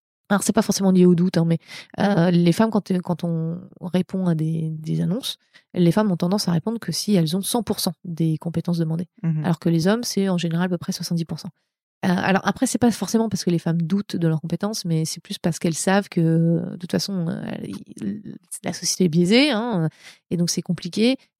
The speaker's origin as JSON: {"language": "French", "country": "France", "lives_now": "United States", "said": "Mais oui, je suis française, hein, je ne suis pas américaine, j'ai une carte verte."}